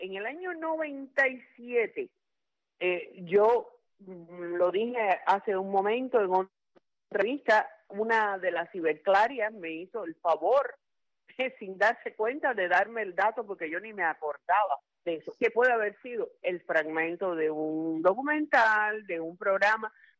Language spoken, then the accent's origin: Spanish; Cuba; moved away as an adult; Yo voy a ser cubana toda la vida, porque nací en Cuba, porque me crié en Cuba, porque viví en Cuba 55 años y porque llevo Cuba adentro, como todos los cubanos que nos hemos exiliado.